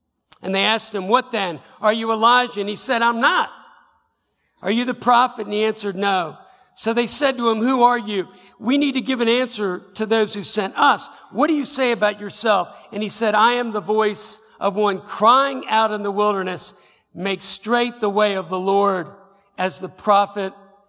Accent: Philadelphia, Pennsylvania, United States; I went to a Southern Baptist school. I was from Philadelphia, and I didn't really know what a Baptist was. I was Catholic and went there to play football and became a Christian.

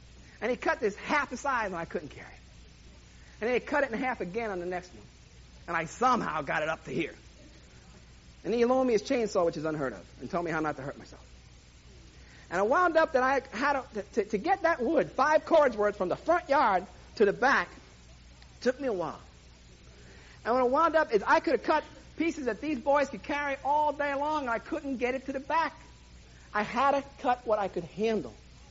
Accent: New York, United States; I don't need you. I'm from New York. I'll figure out a way.

